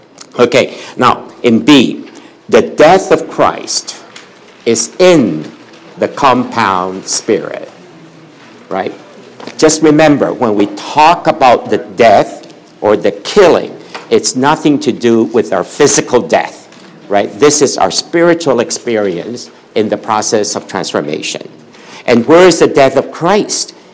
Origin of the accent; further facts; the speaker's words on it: Philippines; growing up in the Philippines, we have to go to two educational systems, the English system and then the Chinese system, which I absolutely hate. But my father said, you are Chinese, you have to go to Chinese school.